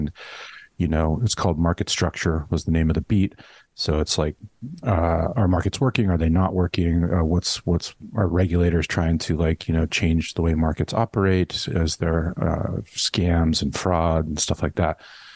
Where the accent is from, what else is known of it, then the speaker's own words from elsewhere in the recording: California, United States; also born or lived in San Francisco, United States / New York City, United States; So I grew up here in California. I'm in Los Angeles now, but moved around for college and lived in San Francisco for a while, and then moved to New York City in 2004 with my wife.